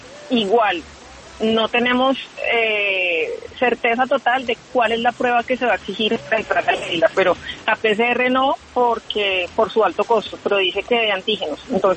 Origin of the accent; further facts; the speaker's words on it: San Andrés, San Andrés y Providencia, Colombia; nosotros los que somos de San Andrés, los raizales